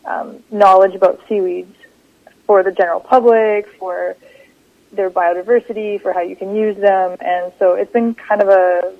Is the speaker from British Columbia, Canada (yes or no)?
yes; Comox, British Columbia, Canada; now in United States; Yes, I'm from Comox. So I was born and raised in Comox on Vancouver Island.